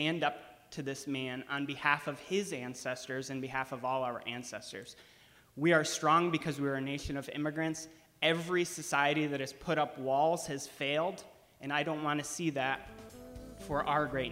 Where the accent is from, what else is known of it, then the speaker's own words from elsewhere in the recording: Auburn, New York, United States; I'm from Auburn, New York.